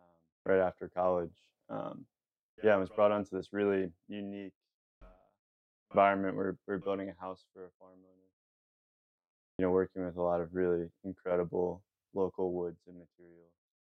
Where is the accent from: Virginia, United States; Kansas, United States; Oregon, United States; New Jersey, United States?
Virginia, United States; Warrenton; I grew up here in Virginia, and have lived here pretty much my entire life. I grew up in a small town called Warrenton, northern end of Virginia.